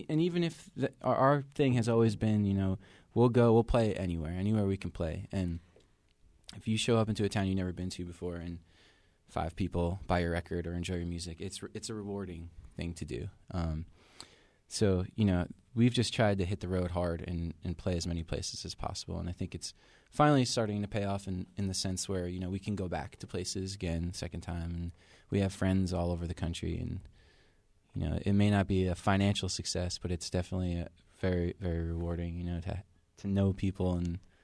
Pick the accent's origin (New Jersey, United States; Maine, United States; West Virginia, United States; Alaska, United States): New Jersey, United States; I grew up on the Jersey Shore